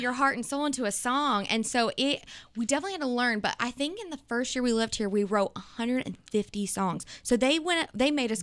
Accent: Sulphur Springs, Texas, United States; We grew up on the … family farm. Mm-hmm. Every … lived about a field away from each other. And we grew up in FFA 4-H, loved the farm life, and our family is very special to us. And when you go through Sulphur Springs, it's so small.

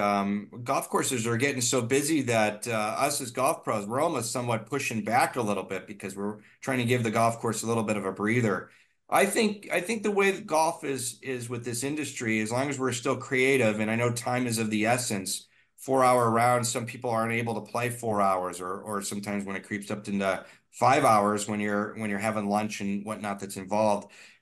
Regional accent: Ohio, United States; I'm from Ohio. I didn't see white sand before.

